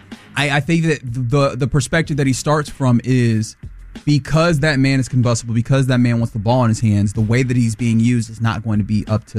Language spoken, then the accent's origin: English; Nigeria; Brother, I'm a Nigerian man.